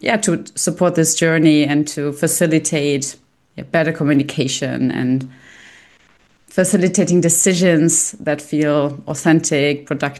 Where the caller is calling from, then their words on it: North Rhine-Westphalia, Germany; I'm calling from Germany, not very exotic place. We repatriated last year in October, and I'm calling from the Cologne, Bonn area at the moment.